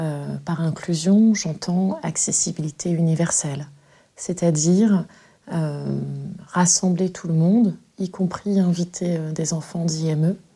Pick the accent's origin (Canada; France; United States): France; Le Havre, Normandy; born there; Je suis née au Havre, j'ai été dans un établissement à 5 minutes du collège où j'enseigne. Et étant donné que je suis très métissée